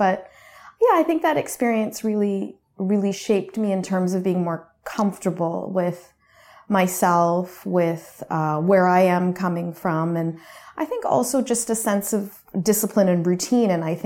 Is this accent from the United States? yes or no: no; Canada; So I was born and raised in Canada. Mm-hmm. And my parents immigrated.